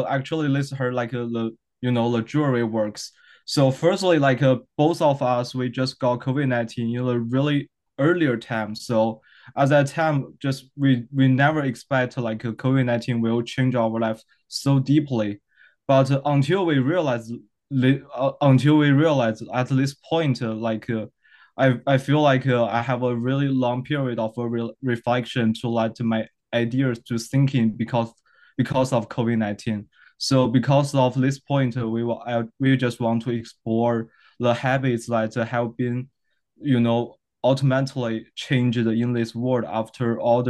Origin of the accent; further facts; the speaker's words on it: Zhengzhou, Henan, China; English is a second language; Originally, I come from China.